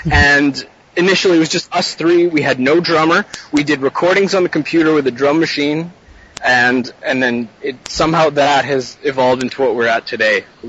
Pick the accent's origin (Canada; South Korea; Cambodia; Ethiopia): Canada; Victoria, British Columbia; We're originally from Vancouver, Vancouver Island, a city called Victoria, yeah, in British Columbia, here in Canada. And I'm not sure if anyone has been there, but it's a retirement community, a lot of young families, very sheltered.